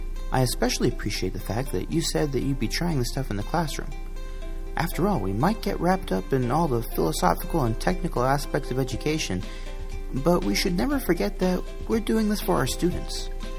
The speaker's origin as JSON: {"language": "English", "town": "Nazareth", "region": "Pennsylvania", "country": "United States", "tie": "born or raised there", "said": "I grew up in Nazareth, Pennsylvania."}